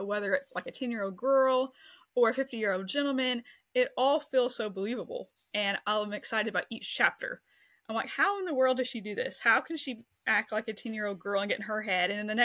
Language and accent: English; Kentucky, United States; So she is actually an author who's from Kentucky, my home state.